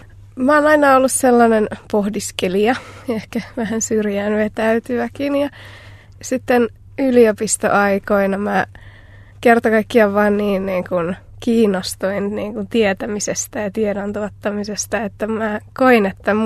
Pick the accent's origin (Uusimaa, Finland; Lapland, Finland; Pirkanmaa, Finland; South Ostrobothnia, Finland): Pirkanmaa, Finland; Ylöjärvi; now in Tampere, Finland; No, mä oon syntynyt Ylöjärvellä ja asunut sitten 10 vuotta Kurussa siinä lähellä, joka kyllä nykyään kuuluu Ylöjärveen, ja sitten Tampereella lukioajoista eteenpäin, että vaikka mä oon siellä Itä-Suomen yliopistossa, niin mä asun kuitenkin Tampereella.